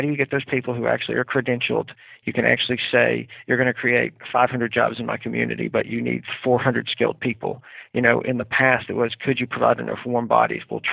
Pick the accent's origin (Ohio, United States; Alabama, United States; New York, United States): Alabama, United States; Coleman; the Coleman, Alabama, my hometown community, asked me if I would be interested in working with them.